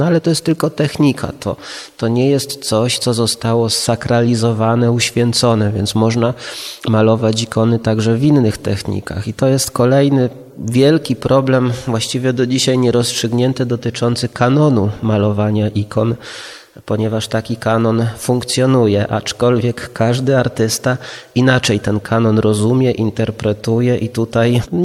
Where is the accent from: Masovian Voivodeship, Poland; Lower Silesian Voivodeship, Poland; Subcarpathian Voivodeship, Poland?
Subcarpathian Voivodeship, Poland; Sanok; pochodzę z Sanoka